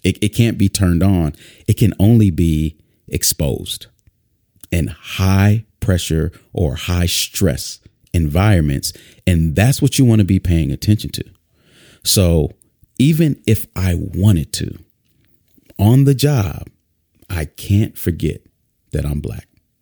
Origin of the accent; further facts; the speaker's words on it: Minneapolis, Minnesota, United States; Many of you, I don't know if you know, but I'm from Minneapolis. In fact, the same street that George Floyd was murdered on is the street that I spent the majority of my youth